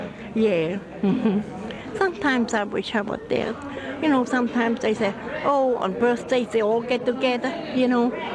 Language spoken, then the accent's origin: English; Baden-Württemberg, Germany; English is a second language; Southern part of Germany, near the Black Forest, near Ulm, Stuttgart, southern.